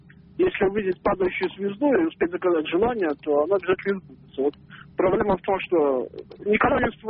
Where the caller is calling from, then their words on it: Canada; Нет, из Канады.